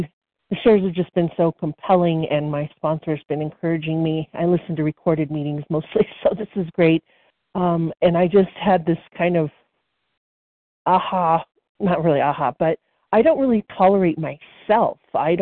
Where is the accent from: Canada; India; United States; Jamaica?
United States; New Mexico; Oh, I'm sorry. I'm from New Mexico.